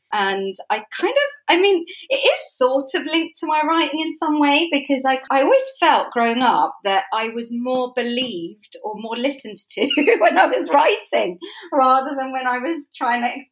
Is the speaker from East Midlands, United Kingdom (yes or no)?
no; London, United Kingdom; I grew up in North London. I was born in Islington. At first my parents, because they were refugees, they lived in a flat in Islington with my grandmother and my auntie and my uncle.